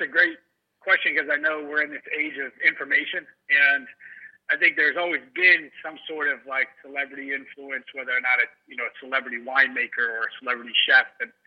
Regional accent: California, United States; I'm growing up in California and actually visiting Daytona for the first time this past weekend.

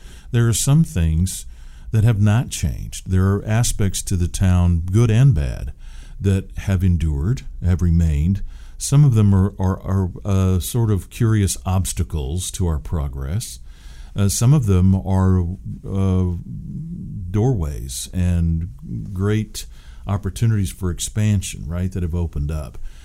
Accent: Seattle, Washington, United States; as a kid growing up in Seattle, the 1962 World's Fair happened there, right?

